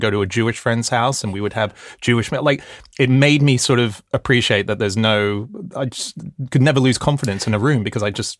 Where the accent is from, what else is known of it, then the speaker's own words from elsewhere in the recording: Hong Kong; I grew up in Hong Kong, which was a very bizarre place to grow up in.